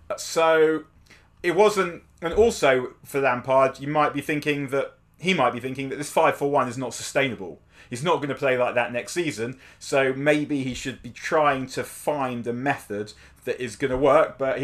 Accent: London, United Kingdom; I grew up in North London

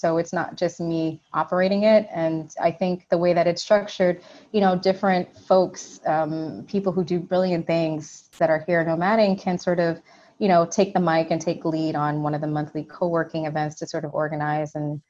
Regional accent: New York, United States; But I haven't, you know, as a New Yorker, I haven't driven a car since the year 2006.

